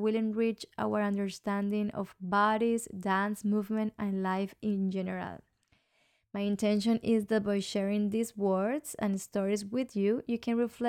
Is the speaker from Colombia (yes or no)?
yes; Colombia; I am from Colombia